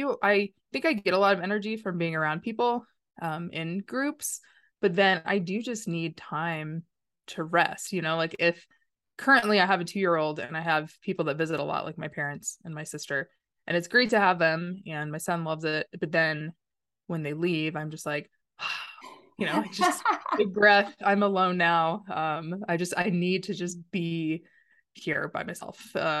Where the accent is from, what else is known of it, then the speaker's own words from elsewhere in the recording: Texas, United States; now in Denver, United States; I grew up in Texas. Suburbs of Dallas-Fort Worth area, and my family is all still there. I live in Colorado. I've been in Denver for like 14 years.